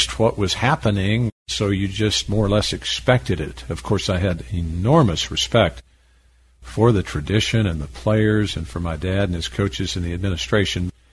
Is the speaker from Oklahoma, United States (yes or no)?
yes; Norman, Oklahoma, United States; Both Pat and I felt we were very fortunate growing up in Norman because it was a great community